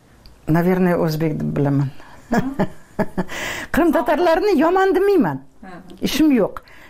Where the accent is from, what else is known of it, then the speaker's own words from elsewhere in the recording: Piskent, Tashkent Region, Uzbekistan; Piskentda tug'ildim. Toshkent oblasti Piskent rayoni.